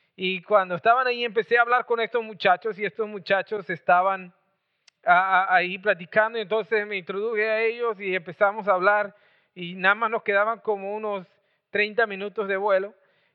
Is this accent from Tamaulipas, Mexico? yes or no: yes; Tampico, Tamaulipas, Mexico; born there; yo también soy de Tampico. Y es ahí donde nací yo. Yo nací en la ciudad, ahí nada más nací, nada más, ya después me trajeron, pero nací en Tampico, Tamaulipas.